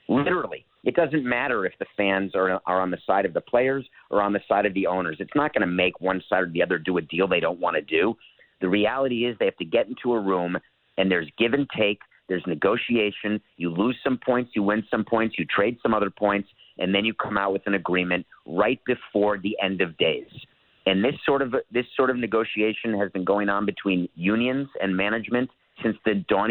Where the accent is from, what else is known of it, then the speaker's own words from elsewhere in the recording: New York City, New York, United States; I grew up in New York City.